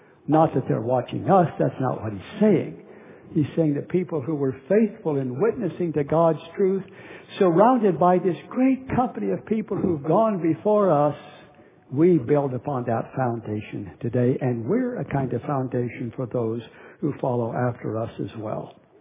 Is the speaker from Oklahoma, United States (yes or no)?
yes; Oklahoma, United States; I grew up in Oklahoma.